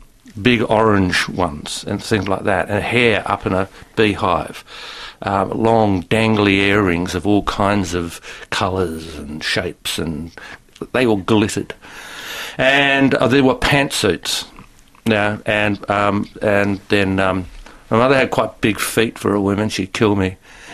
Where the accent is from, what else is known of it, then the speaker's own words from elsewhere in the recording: Hastings, Hawke's Bay, New Zealand; also born or lived in Sydney, Australia; And then we went back to a place called Hastings